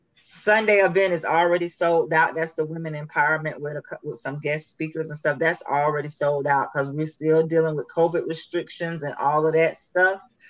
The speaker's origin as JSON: {"language": "English", "region": "Florida", "country": "United States", "tie": "born or raised there", "said": "my hometown is small. we may be smaller than Monticello, or maybe about the same. But we in Polk County. It's in the middle of in the middle of Polk County. But like Orlando is 45 minutes, Tampa 45 minutes."}